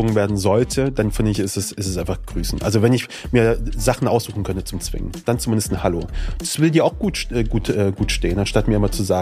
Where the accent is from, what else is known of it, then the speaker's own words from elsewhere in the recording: Northern Germany, Germany; Ich bin ja das Norddeutsche.